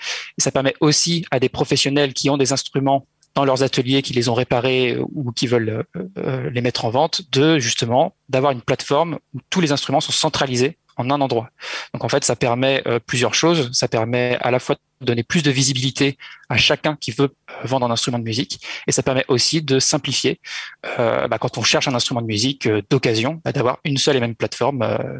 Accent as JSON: {"language": "French", "region": "Pays de la Loire", "country": "France", "tie": "born or raised there", "said": "donc je suis originaire de Mayenne et c'est donc là-bas justement où j'ai appris à jouer de la musique"}